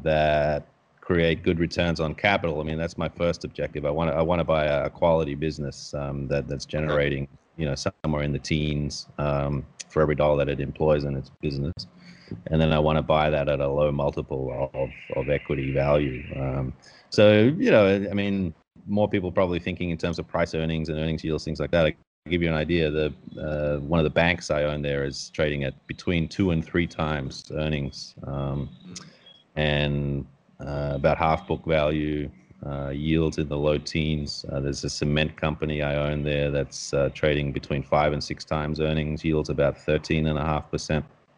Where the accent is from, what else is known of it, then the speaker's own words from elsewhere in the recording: Australia; moved away; I've been living in Asia since about 1996, so that's gone on 25 years. I grew up in Australia, lived all over the world before that. I was sort of an expat brat.